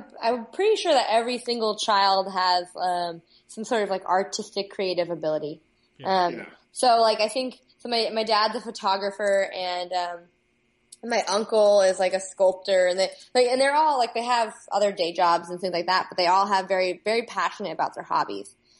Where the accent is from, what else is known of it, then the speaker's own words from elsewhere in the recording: Palo Alto, California, United States; So I'm from the Bay Area. Mm-hmm. I'm from Palo Alto.